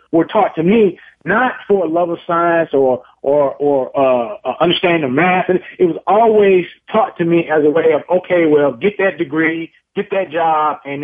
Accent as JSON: {"language": "English", "region": "California", "country": "United States", "tie": "born or raised there", "said": "If I went to California right now, which is my home state, and I talked to any number, and some are people that I've known since I was a child and grown up with, family, friends"}